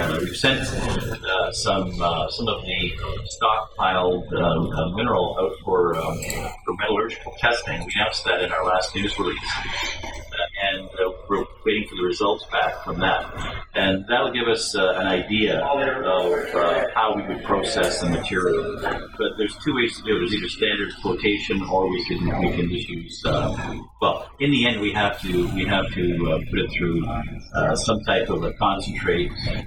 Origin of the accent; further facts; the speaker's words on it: Timmins, Ontario, Canada; I grew up in Timmins, Ontario, which is about 2 hours from Cobalt.